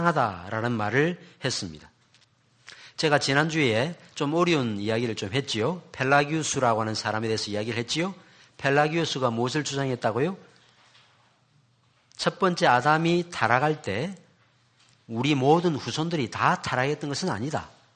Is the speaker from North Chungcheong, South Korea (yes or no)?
no; Busan, South Korea; born there; now in Seoul, South Korea; 이북에서 월남에서 부산에 정착했고 부산에서 저희 어머니를 만났기 때문에 제가 부산에서 태어났습니다. 저도 서울에서 오래 살았거든요. 오래 산 건 아닙니다. 서울에 산 3년 살았거든요. 어릴 때. 그리고 만 28살에 올라왔는데 그때부터 지금까지 살고 있지만